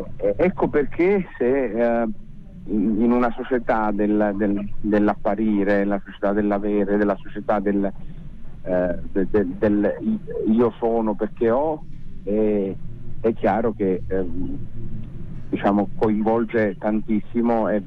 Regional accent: Sicily, Italy; da quando ero ragazzino, cioè nella chiesa del mio paese, in provincia di Palermo

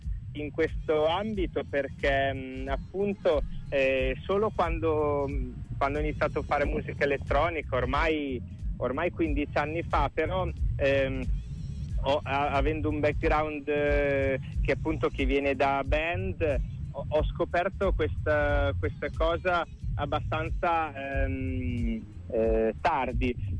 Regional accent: Cesena, Emilia-Romagna, Italy; io sono di Cesena e a Rimini da teenager ci ho passato diverso tempo

